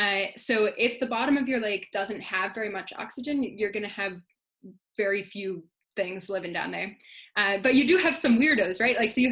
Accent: Wisconsin, United States; Growing up in Wisconsin, I have an affinity for the Great Lakes. I grew up about half an hour from Lake Michigan

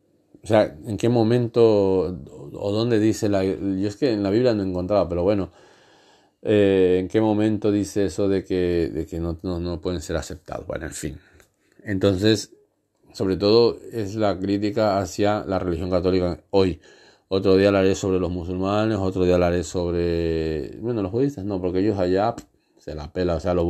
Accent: Arenillas, El Oro, Ecuador; soy de Ecuador, soy de Arenillas

